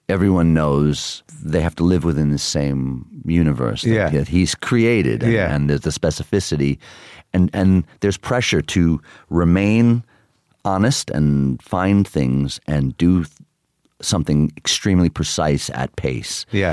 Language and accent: English; Queens, New York, United States; I mean, I think growing up in Queens, it was very important to me not to change in the wrong ways.